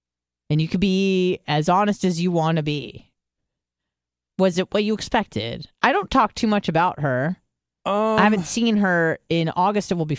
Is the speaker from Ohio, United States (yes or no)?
no; San Diego, California, United States; Again, I grew up in San Diego.